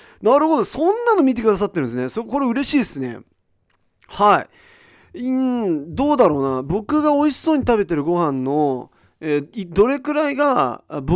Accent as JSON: {"language": "Japanese", "country": "United States", "tie": "born or raised there", "lives_now": "Japan", "said": "もちろんアメリカンピザがもともと好きだったんですよ。アメリカで育ったし、みたいな。"}